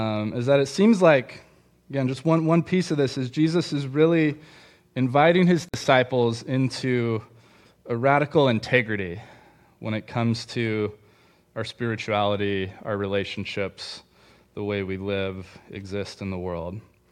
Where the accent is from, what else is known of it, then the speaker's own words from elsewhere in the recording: Bakersfield, California, United States; I'm from Bakersfield. I grew up there. And, I like to say it's a good place to be from. And I've managed not to live there for most of my adult life.